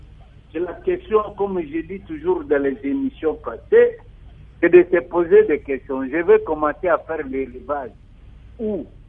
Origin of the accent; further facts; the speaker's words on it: Kinshasa, DR Congo; Je vois, par exemple, chez nous, à Kinshasa, plus précisément